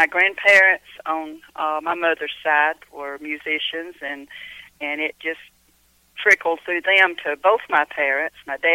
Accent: Georgia, United States; also born or lived in Kentucky; No. Actually, I grew up in Georgia. I lived in Kentucky in the early part of 70s for bluegrass music.

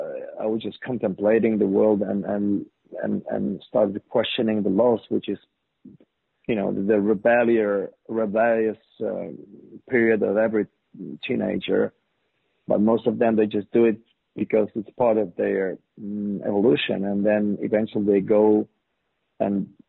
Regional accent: Poland; born or raised there; English is a second language

